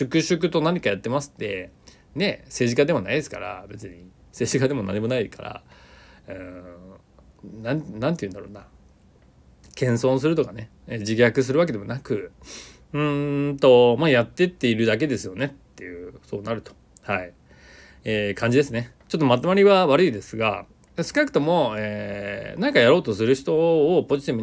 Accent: Nagoya, Aichi, Japan; 名古屋っていうね、地元は名古屋なんですが、スタートアップ不毛の地というふうに、まあ、揶揄されてるのか、 自称してるのか分かりませんが

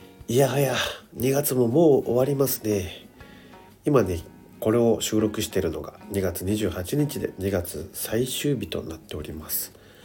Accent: Okinawa, Japan; now in Tokyo, Japan; 沖縄って花粉ないんじゃないのって言われるんですけども、ないんですよ沖縄は杉がね。でも上京してきてからもう10年ぐらい経っちゃったので、10年以上経ってる

